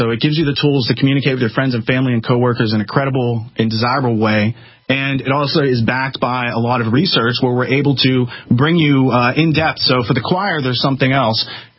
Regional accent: Midwest, United States; because I come from the Midwest, we have a different set of values than people in New York City.

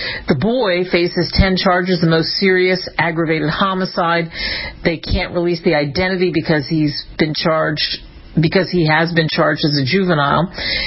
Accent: Pennsylvania, United States; I've talked about this growing up outside of Philadelphia and walking through Independence Hall

